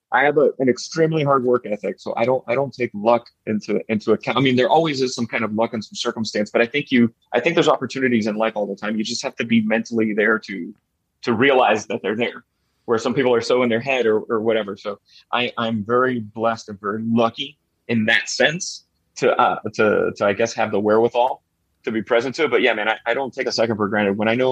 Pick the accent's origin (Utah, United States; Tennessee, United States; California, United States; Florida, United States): Florida, United States; Miami; growing up in Miami in the 80s, you know, family coming over … music playing in my house. And coffee is one of the things that, espresso in particular, just makes me think of my hometown.